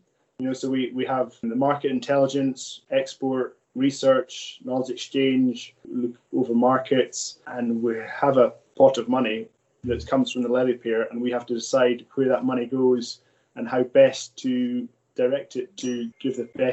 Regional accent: Scotland, United Kingdom; I'm not Red Tractor. I'm Scottish.

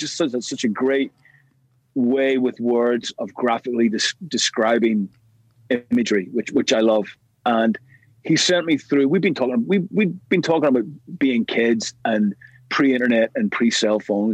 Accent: Belfast, Northern Ireland, United Kingdom; we grew up together in East Belfast

